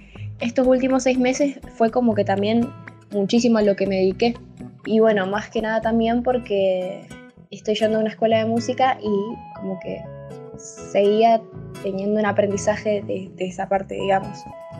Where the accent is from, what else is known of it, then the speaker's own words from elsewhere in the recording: Plotier, Neuquén, Argentina; tengo 17 años, soy de Plotier, Neuquén.